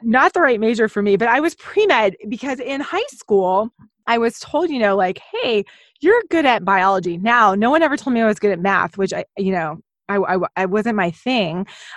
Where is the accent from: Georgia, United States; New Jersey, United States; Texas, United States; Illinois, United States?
Texas, United States; Houston; I'm from Texas. I grew up in Houston. I currently live in Austin